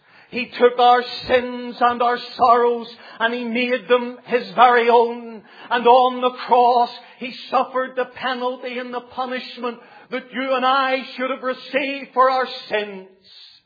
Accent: Newtownabbey, Northern Ireland, United Kingdom; also born or lived in Belfast / Scotland / Antrim; now in Portadown, United Kingdom; I'm new to Portadown. I was born in Belfast, brought up in Newton Abbey. I served the Lord for 7 years in Scotland and then 5 years in Antrim. And I've emigrated to County Armagh

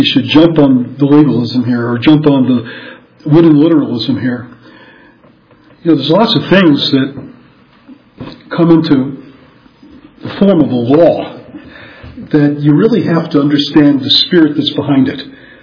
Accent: New York, United States; That's why I grew up in New York.

